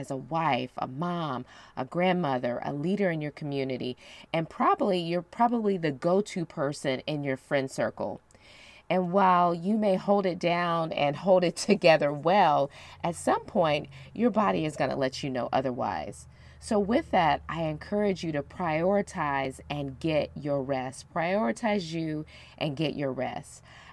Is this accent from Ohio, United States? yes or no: yes; Ohio, United States; At the time I was in Ohio, my hometown, and it was like late October and it was really, really cold.